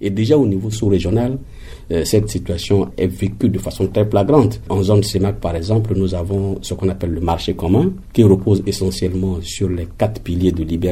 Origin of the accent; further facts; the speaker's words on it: Central African Republic; Vous savez, je parle cette fois-ci en tant que centrafricain.